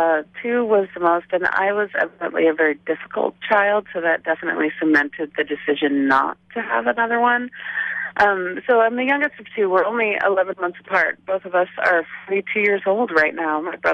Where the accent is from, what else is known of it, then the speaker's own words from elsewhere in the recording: Seattle, Washington, United States; also born or lived in Bay Area; My parents married there. My brother and I were born in the Bay Area, and I grew up mostly in Seattle.